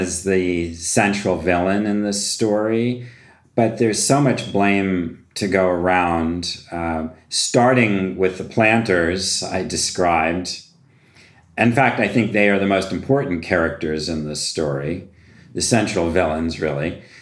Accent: Georgia, United States; especially in my home state of Georgia

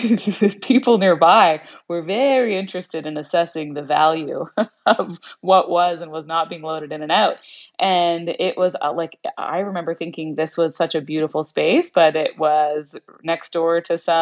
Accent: Toronto, Ontario, Canada; I'm from Toronto and I love Toronto.

